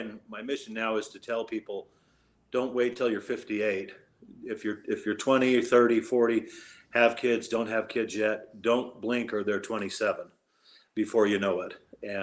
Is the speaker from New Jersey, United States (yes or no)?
no; Utah, United States; So I grew up here in Utah, number six in a family of 17 children.